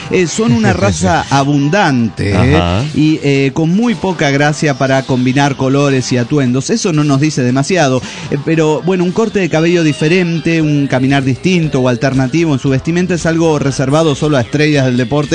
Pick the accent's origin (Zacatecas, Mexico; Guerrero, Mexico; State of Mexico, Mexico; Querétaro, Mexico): Querétaro, Mexico; de Querétaro, México.